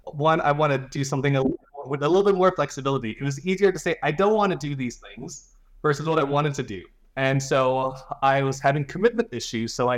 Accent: Belize; So I'm originally from Belize. And so growing up, I lived in a small town and there was one elementary school, one high school.

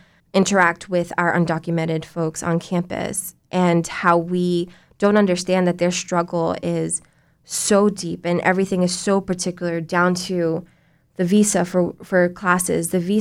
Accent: Bronx, New York, United States; So I grew up in the Bronx, and the high school that I went to is predominantly Black and brown.

